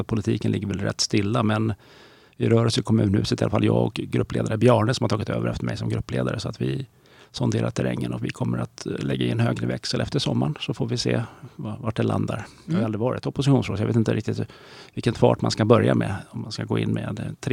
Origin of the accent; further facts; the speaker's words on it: Tyresö, Stockholm County, Sweden; Ja, men Fårdalabo sen grund och botten